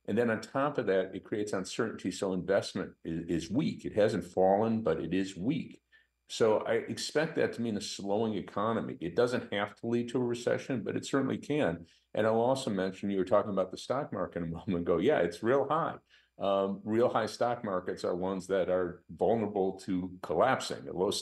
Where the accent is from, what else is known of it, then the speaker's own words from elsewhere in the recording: Illinois, United States; you know, I'm actually from Illinois. So, you know, Illinois trades with Wisconsin and Ohio.